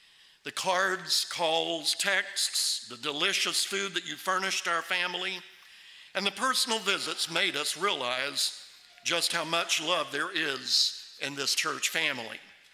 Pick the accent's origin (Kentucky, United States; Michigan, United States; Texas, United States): Kentucky, United States; But growing up in Eastern Kentucky, there's lots of opportunities for skeletons to be in a closet.